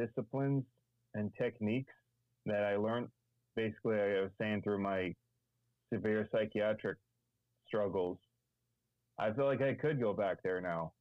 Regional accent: New England, United States; I grew up in New England

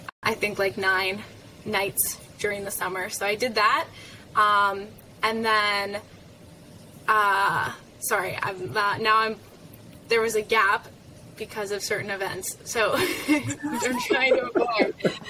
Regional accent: Ottawa, Ontario, Canada; I was working for this driver development company that does like simulator work and stuff in Ottawa, my hometown.

